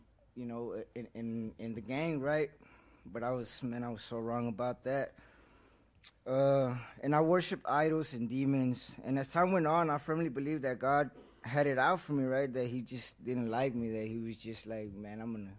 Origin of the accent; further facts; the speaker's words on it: Dallas, Texas, United States; born there; right? I was born in Dallas, Texas. I'm 28 years old now.